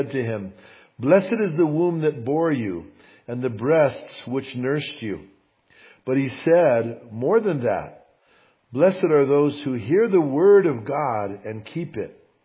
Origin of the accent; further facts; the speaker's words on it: Bernalillo, New Mexico, United States; But I grew up in Bernalillo. So being that it was right there where I grew up, kind of, there was a bunch of people from my hometown that were there.